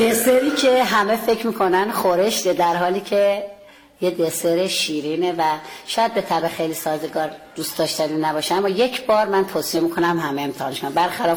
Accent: Isfahan, Iran

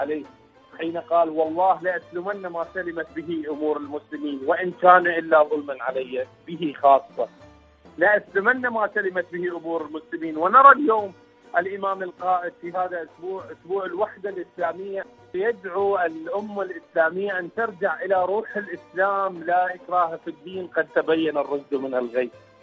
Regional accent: Iraq; من العراق

